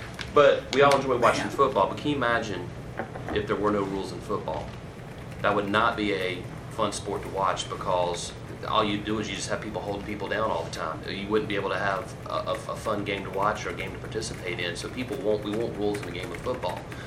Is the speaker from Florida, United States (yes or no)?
no; South Carolina, United States; Now, I'm from South Carolina, so I'm guilty of doing this all the time